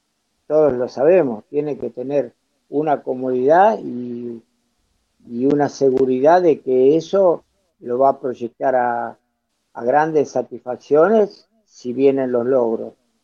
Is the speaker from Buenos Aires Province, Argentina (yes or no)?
yes; Villa Ballester, Buenos Aires Province, Argentina; Y Ballester, que es donde yo nací y me crié, cambió muchísimo.